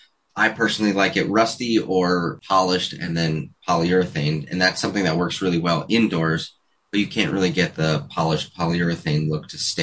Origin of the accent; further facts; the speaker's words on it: Ferndale, New York, United States; So I was born and raised in Ferndale, New York, in the Bethel area.